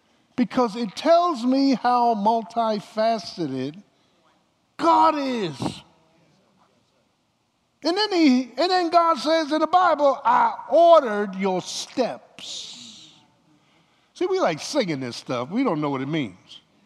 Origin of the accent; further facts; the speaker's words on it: Philadelphia, Pennsylvania, United States; Now, I'm from Philly. I go down south.